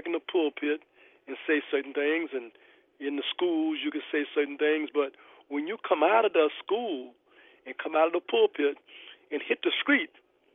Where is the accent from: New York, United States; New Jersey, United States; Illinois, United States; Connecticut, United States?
Illinois, United States; Chicago; well, I'm from Chicago. We don't like Danville. Danville don't like us.